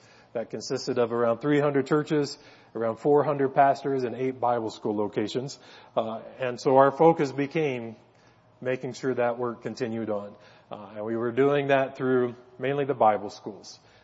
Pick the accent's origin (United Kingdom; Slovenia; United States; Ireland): United States; Tennessee; I grew up in East Tennessee, went to visit my sister who lived in Alabama for spring break one year.